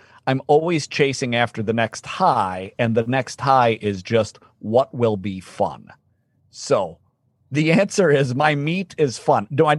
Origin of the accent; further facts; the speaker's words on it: Minnesota, United States; born there; also born or lived in Italy / New York; I was born in Minnesota.